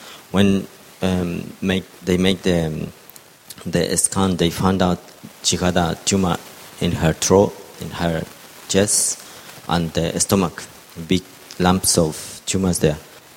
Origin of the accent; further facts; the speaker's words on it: Ecuador; English is a second language; moved away as an adult; I am from Ecuador. I've been here for about 21 years